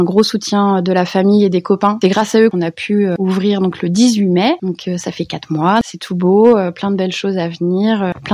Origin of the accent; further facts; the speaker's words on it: Reims, Grand Est, France; born there; Je suis née à Reims et j'ai eu la grande chance et le bonheur de me marier avec un Ardennais, un Rethelois